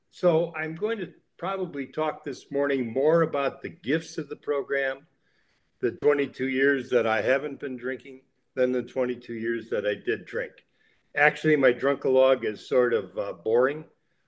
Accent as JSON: {"language": "English", "town": "Chicago", "region": "Illinois", "country": "United States", "tie": "born or raised there", "also_born_or_lived": "Duluth, Minnesota", "said": "I was born in Duluth, Minnesota, and in the early days after the US joined the Second World War, my father moved the family from Duluth to Chicago, the Chicago area. So I really grew up, and most of my adult life was in Chicago"}